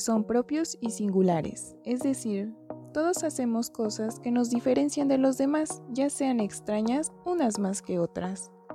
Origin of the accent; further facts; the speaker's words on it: Mexico; Y por si no lo sabían, soy de México, por eso quise hablar de algo que me llamó la atención, por ser originaria de aquí.